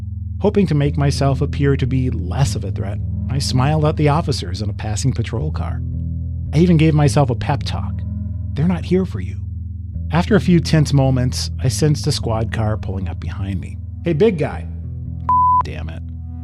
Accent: Westwood, California, United States; I was a mixed kid. I grew up in Westwood.

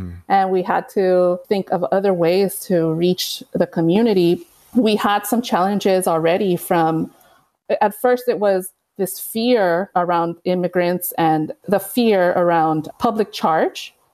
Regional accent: Los Angeles, California, United States; You know, I'm from Boyle Heights, born and raised. My mom was an immigrant. My siblings and I were born here.

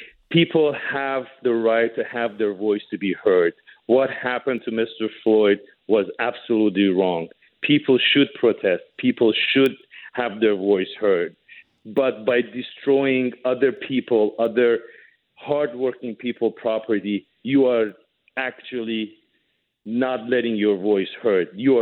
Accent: Iran; moved away; We are refugees from Iran. We came here. We ran away from what happened to us in that country. We couldn't live there. We came here.

